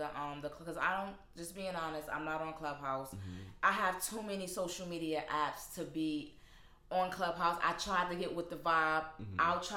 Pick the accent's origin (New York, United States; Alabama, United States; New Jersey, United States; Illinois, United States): New York, United States; Brooklyn; Now, I grew up in Crown Heights, Brooklyn, Roosevelt, Long Island, on game.